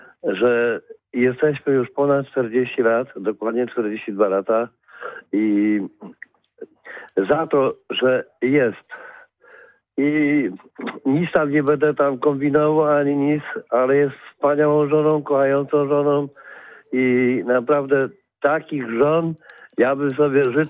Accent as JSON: {"language": "Polish", "region": "West Pomeranian Voivodeship", "country": "Poland", "said": "ja nie jestem z Wielkopolski, tylko jestem z Zachodniopomorskiego"}